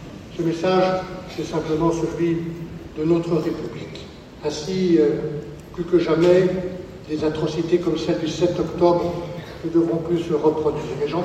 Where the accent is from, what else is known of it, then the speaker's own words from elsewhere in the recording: France; ici chez nous en France, nous devons aussi regarder en face